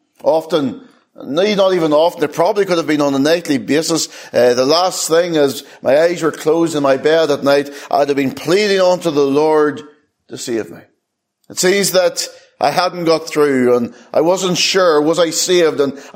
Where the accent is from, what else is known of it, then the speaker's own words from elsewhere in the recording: Ireland; as a child, I was brought up in the Church of Ireland.